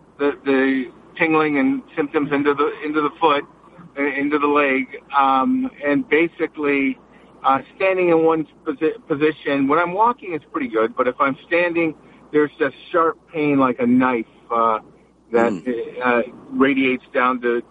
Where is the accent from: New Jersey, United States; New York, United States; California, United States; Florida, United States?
California, United States; Los Angeles; In the Los Angeles area.